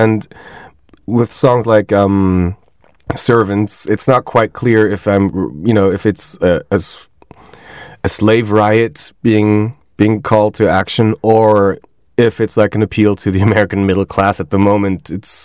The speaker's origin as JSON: {"language": "English", "country": "Switzerland", "tie": "born or raised there", "second_language": "English", "said": "me myself being mixed and I grew up in Switzerland"}